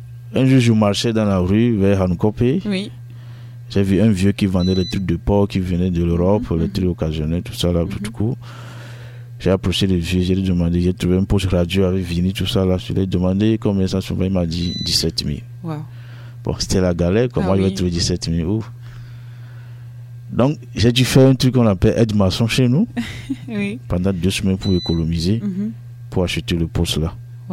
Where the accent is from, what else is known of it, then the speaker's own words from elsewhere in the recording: Vogan, Maritime, Togo; Je viens du Togo, comme je l'ai dit. Je suis Wati. Je viens du Vogan.